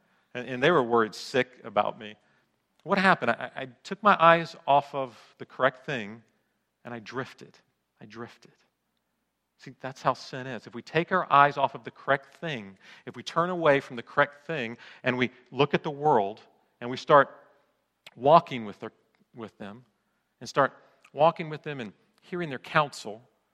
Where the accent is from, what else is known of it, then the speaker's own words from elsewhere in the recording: Florida, United States; also born or lived in California / Colorado; I grew up in Florida and California, and always had an ocean around me, except for that decade I was in Colorado.